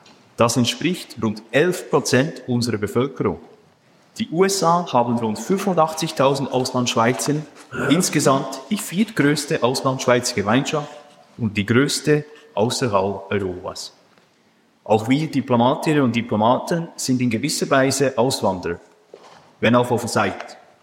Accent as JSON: {"language": "German", "region": "Solothurn", "country": "Switzerland", "tie": "born there", "lives_now": "Thun, Switzerland", "said": "Als gebürtiger Solothurner habe ich überlegt, den falschen Lokaldialekt."}